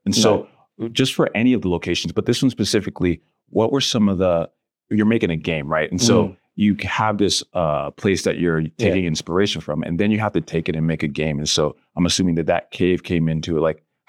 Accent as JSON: {"language": "English", "town": "New York City", "region": "New York", "country": "United States", "tie": "born or raised there", "said": "Everyone knows who watches this podcast knows I'm a city boy. I grew up in New York City."}